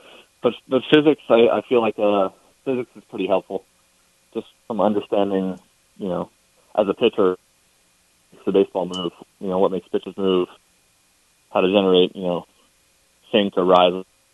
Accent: Virginia, United States; I went down. I'm from Virginia, so I went to some schools around local Virginia, like UVA.

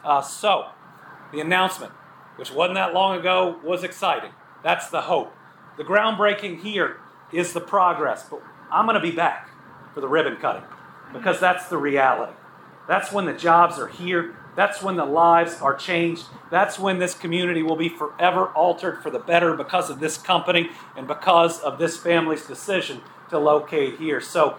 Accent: Kentucky, United States; And when tornadoes hit not once but twice in areas very close to my hometown, he sent everything in that direction.

